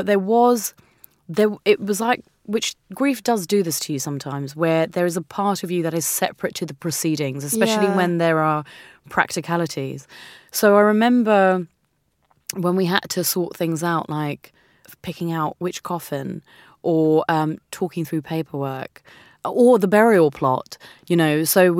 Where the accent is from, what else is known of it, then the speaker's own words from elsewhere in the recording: India; And I felt that although I am here, this is also because I'm Indian. This is half of my home.